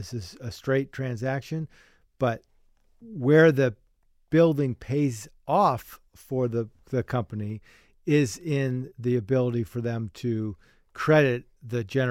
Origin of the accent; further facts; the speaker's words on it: Ohio, United States; I'm from Northeastern Ohio, as you said, and we don't have a lot of expansive properties